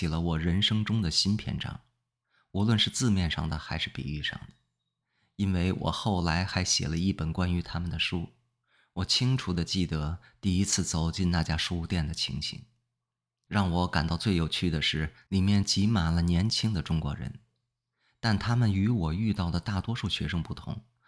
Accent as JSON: {"language": "Chinese", "region": "Vermont", "country": "United States", "tie": "born or raised there", "second_language": "Chinese", "moved": "as an adult", "said": "部分原因是我在美国佛蒙特州农村长大，我从来没有去过像北京这么大的地方。"}